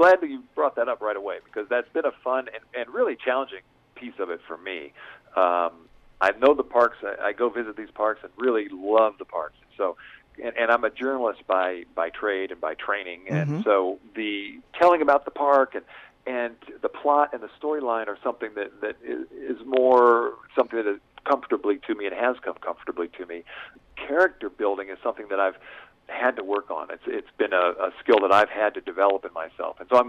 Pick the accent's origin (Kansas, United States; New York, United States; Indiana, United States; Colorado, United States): Colorado, United States; Durango; Well, I was raised in Durango in the Four Corners area, and so all of us in this area have kind of got mountains in our blood.